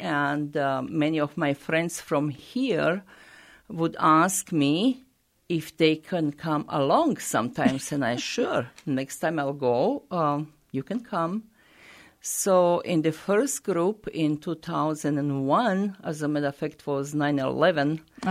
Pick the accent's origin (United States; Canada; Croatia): Croatia; the way I started, I'm from Croatia originally, and we do have a very big shrine in near Croatia in Herzegovina